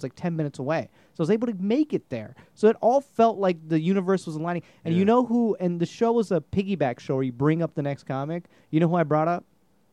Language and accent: English; India; I'm Indian.